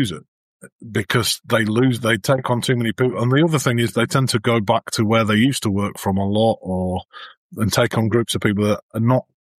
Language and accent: English; Yorkshire and the Humber, United Kingdom; now in London, United Kingdom; aside from the fact that I live in London, I am a Northern CFO, which means I'm from Yorkshire and I'm super tight.